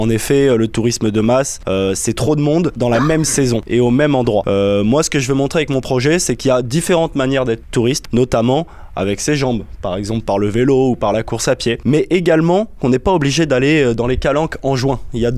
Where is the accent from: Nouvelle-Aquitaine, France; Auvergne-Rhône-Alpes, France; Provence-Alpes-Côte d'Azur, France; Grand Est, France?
Provence-Alpes-Côte d'Azur, France; Moi, à vrai dire, Gilbert, je suis un passionné de la Provence. Je suis né ici, je suis un enfant du pays, comme on aime à dire